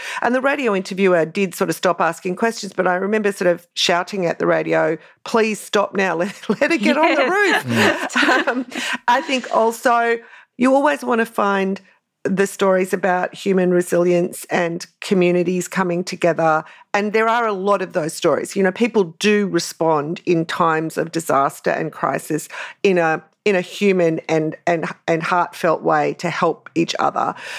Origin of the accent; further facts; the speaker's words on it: Brisbane, Queensland, Australia; I grew up in Brisbane, so I do remember the 1974 Brisbane flood. I was a very young girl.